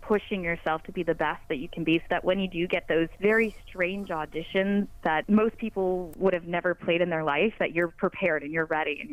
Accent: Midwest, United States; now in Los Angeles, United States; That kind of came again from a little bit from growing up in the Midwest.

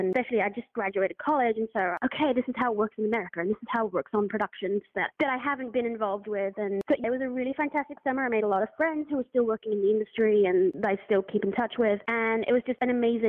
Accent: England, United Kingdom; I grew up in England, and so we did French in school.

